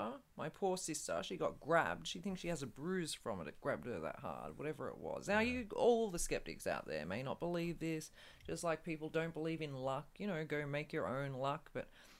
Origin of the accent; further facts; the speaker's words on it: Australia; accent: cultivated Australian; Correct. We took it all the way from Britain, and we brought it to Australia, and added in some Australian slang words.